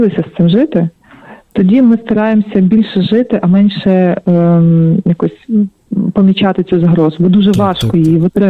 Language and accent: Ukrainian; Kalush, Ivano-Frankivsk Oblast, Ukraine; Так, я з Івано-Франківська. Я родом сама з Калуша, але більшість часу свого життя жила в Івано-Франківську. Далі приїхала в Київ, і зараз наразі я перебуваю з березня місяця, я перебуваю в Івано-Франківську знову.